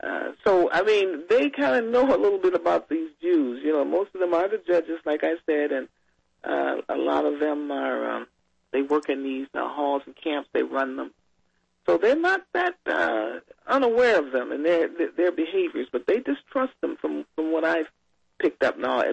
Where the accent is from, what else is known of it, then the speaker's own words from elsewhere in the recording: Chicago, Illinois, United States; even when I was living in Chicago, I'm from Chicago, you know, mm-hmm. and I was born and raised there.